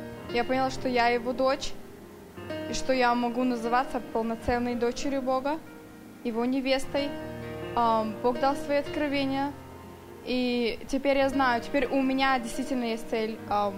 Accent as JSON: {"language": "Russian", "town": "Sacramento", "region": "California", "country": "United States", "said": "я из Сакраменто."}